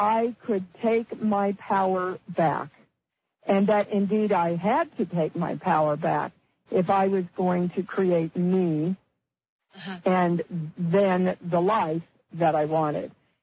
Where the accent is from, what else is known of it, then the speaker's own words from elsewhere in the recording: Kansas City, United States; So my story was I grew up in Kansas City. We were very poor household.